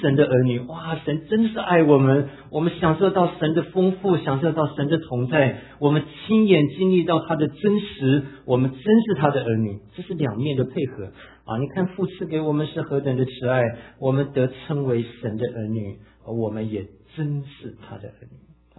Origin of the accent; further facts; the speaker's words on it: Taiwan; 你看我们自己在台湾长大，从南到北拜各样的神